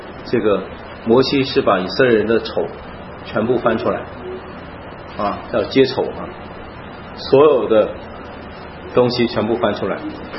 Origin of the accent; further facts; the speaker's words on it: China; 我们中国人都是聪明人，算算这个账觉得怎么样